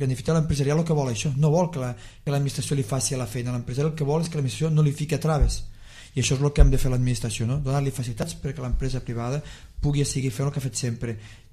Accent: L'Ametlla de Mar, Catalonia, Spain; aquí a la Mitja de Mar, poble d'on sóc jo

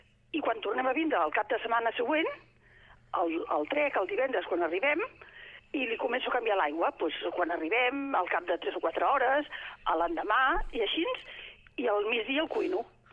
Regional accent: Barcelona, Catalonia, Spain; nosaltres som de Barcelona i venim aquí i el comprem a Tortosa també

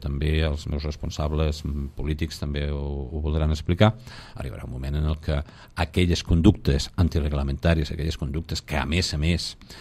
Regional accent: Cambrils, Catalonia, Spain; jo sóc de Cambrils, sempre dic que sóc de Cambrils, no? He treballat en altres policies locals, però sempre el meu cor com a lloc on m'he criat i on encara tinc la mare i família és Cambrils

